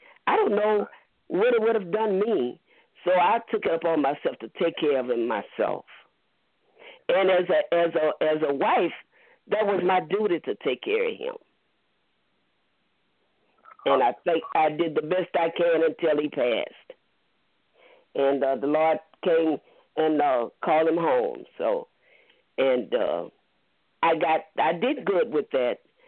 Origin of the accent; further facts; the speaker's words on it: Lake Charles, Louisiana, United States; I'm from Lake Charles.